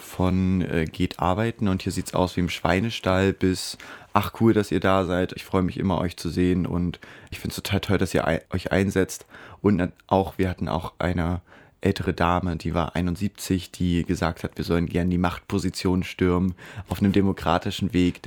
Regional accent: Bitterfeld, Saxony-Anhalt, Germany; Ich komme ja aus Bitterfeld.

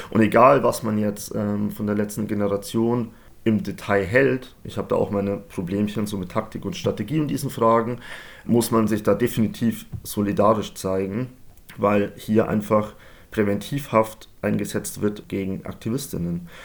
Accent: Bavaria, Germany; moved away as an adult; now in Vienna, Austria; Ich komme selbst ursprünglich aus Bayern. Ich lebe erst seit 2,5 Jahren hier in Wien.

